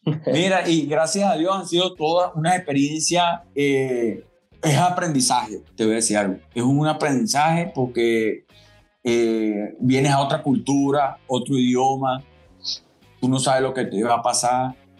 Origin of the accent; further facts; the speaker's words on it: Barquisimeto, Lara, Venezuela; also born or lived in Kentucky, United States; no es que yo me vine pues de Barquisimeto y me vine a Miami